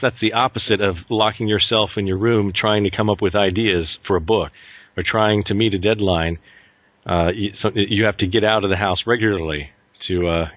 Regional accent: Mississippi, United States; But yes, fortunately, I grew up in Mississippi, and it was quite a bit clearer.

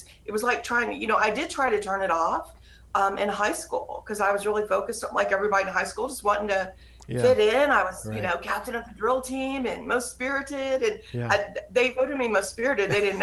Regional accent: Louisiana, United States; I was very fortunate in some ways that I grew up in Louisiana, which everyone has a ghost story in Louisiana, and people, a lot of people there are very open to this stuff.

